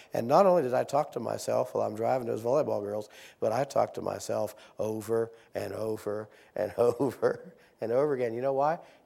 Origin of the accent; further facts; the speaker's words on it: Fairmont, United States; And I can still remember driving across my hometown, Fairmont, thinking to myself